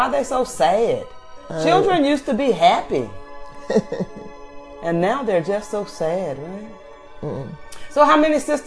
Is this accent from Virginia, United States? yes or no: yes; Virginia, United States; She's a country girl like me. I'm from Virginia.